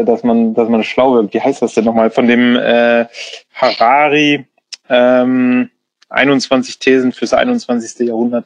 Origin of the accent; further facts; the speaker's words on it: Bremen, Germany; born there; ich bin gebürtiger Bremer